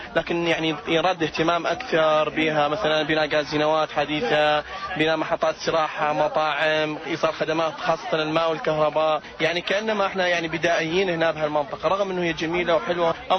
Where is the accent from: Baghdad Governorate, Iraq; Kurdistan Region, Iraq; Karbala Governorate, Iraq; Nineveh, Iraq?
Nineveh, Iraq; والله أنا من محافظة نينوى.